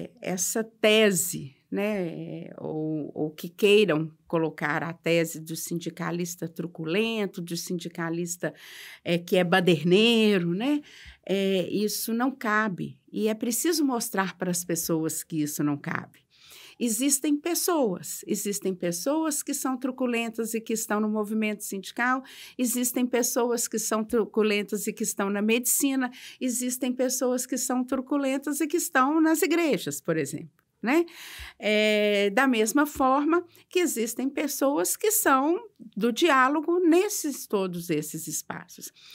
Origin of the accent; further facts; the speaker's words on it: Divinópolis, Minas Gerais, Brazil; sou natural de Divinópolis, tenho dois filhos, né?